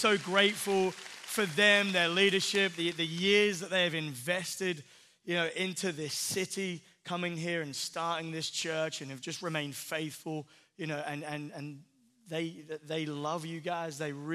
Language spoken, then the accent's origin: English; England, United Kingdom; But no, seriously, like, as an Englishman, I'm super, super proud of like our little daughter, America.